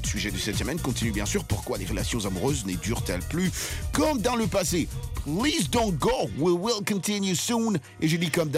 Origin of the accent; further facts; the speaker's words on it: Bukavu, South Kivu, DR Congo; born there; Ouais, je suis né à Bukavu.